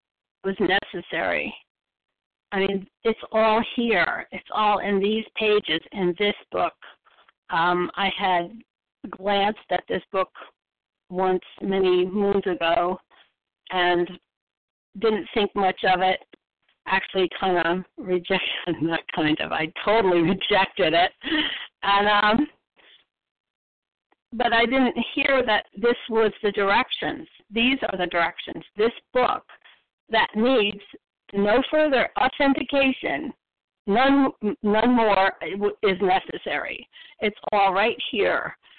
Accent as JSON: {"language": "English", "town": "Newburgh", "region": "New York", "country": "United States", "said": "I'm from Newburgh, New York, recovered compulsive overeater."}